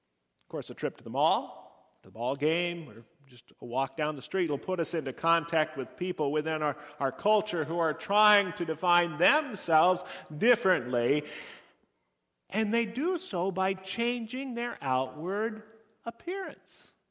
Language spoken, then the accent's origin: English; United States; And being an American, as we all are, he was defined by our culture, by the clothing and shoes we can buy here in the United States